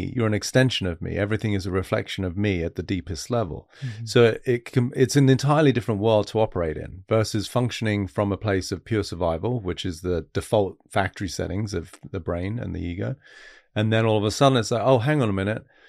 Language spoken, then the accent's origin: English; United Kingdom; I'm British, you're American.